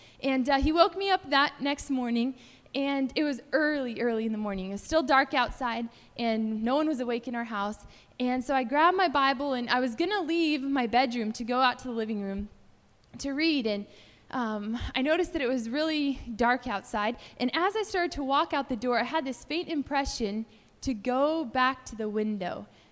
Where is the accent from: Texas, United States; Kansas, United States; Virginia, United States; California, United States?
California, United States; And where I grew up in California, it's a pretty dry area. It doesn't rain a whole lot.